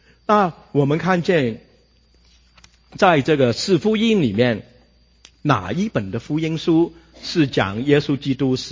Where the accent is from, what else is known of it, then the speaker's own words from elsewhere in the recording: China; 这跟我们中国人很相似